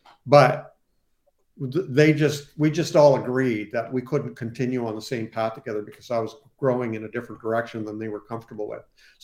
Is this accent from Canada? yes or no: yes; Canada; I'm from Canada.